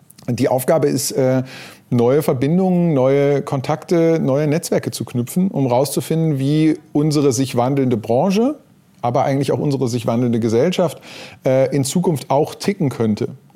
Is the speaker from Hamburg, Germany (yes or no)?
no; North Rhine-Westphalia, Germany; born there; bin geboren im Ruhrgebiet